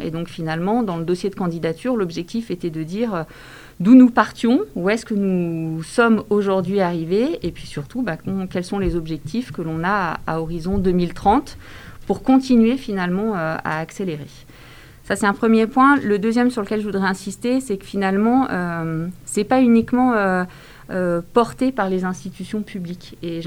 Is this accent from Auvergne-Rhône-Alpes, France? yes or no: yes; Grenoble, Auvergne-Rhône-Alpes, France; quand on est français et grenoblois, on n'a peut-être pas obligatoirement l'histoire de cette ville